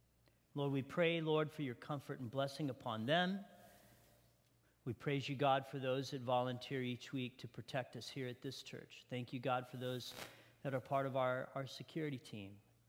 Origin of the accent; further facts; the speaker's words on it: Big Bear, California, United States; I'm a hick from Big Bear. I was born and raised in Big Bear. And we had one police officer in the whole city of Big Bear.